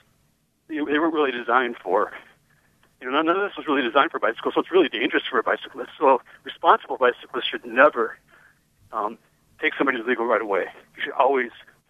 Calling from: Pittsburgh, Pennsylvania, United States; I'm calling from the Southside Slopes.

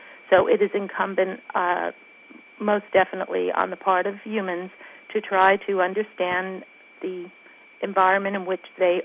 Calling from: Warwick, New York, United States; I'm calling from Warwick, New York.

